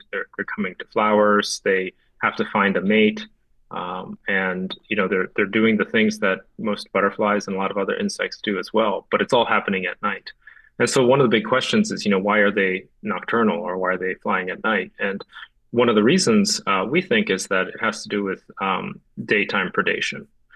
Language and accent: English; Japan; So I grew up in Japan. When I was a little kid, I used to collect insects